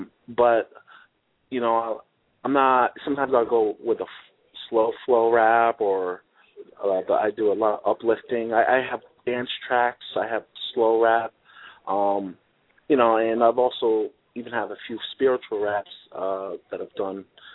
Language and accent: English; Chatham, New York, United States; also born or lived in Jamaica, Queens; I grew up in Jamaica, Queens for 8 years. Most of my life, though, I grew up, like I said, upstate New York and a rural area of a place called Comedy County, Chatham.